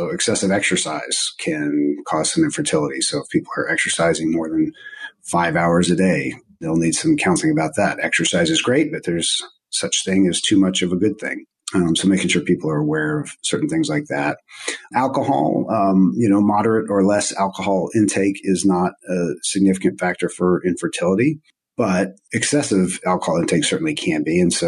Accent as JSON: {"language": "English", "region": "Texas", "country": "United States", "lives_now": "Omaha, United States", "said": "I'm originally from Texas for the most part, and she's originally from Florida."}